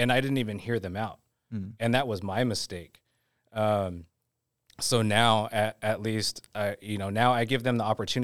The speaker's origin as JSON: {"language": "English", "country": "Philippines", "said": "I'm Filipino"}